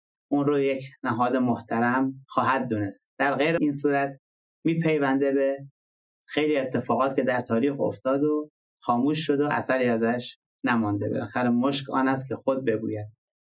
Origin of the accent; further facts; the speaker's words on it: Iran; من به عنوان یک ایرانی شکرگزار این خدمت هستم